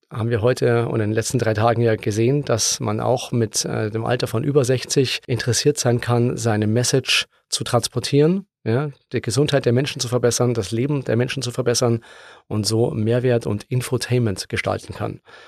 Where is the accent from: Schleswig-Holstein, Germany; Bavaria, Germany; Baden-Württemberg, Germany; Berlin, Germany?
Bavaria, Germany; Munich; Ich bin aus München, aus der Nähe von München